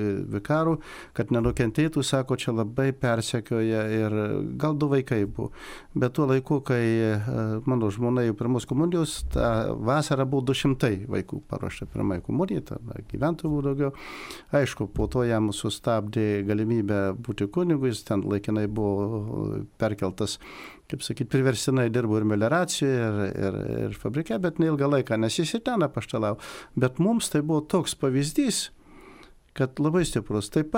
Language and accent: Lithuanian; Kudirkos Naumiestis, Marijampolė County, Lithuania; aš iš Kudirkos naumiesčio parapijos